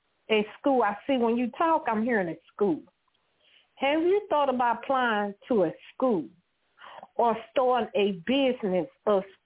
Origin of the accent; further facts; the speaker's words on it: Louisiana, United States; So, see, y'all pray for me because I'm like, when we was young, you know, and I was raised up in Louisiana, we had dogs, we had cats, we had ducks, we had chicken, we had rooster, we had pig.